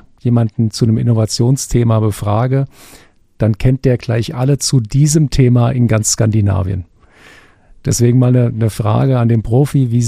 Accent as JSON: {"language": "German", "country": "Germany", "said": "als Deutscher"}